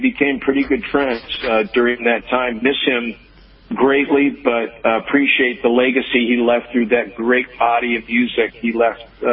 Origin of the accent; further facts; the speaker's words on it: Chicago, Illinois, United States; I grew up in Chicago. My wife's from Michigan, and so we love the snow